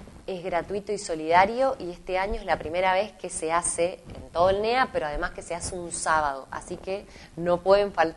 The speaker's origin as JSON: {"language": "Spanish", "country": "Argentina", "said": "como misioneros y como argentinos"}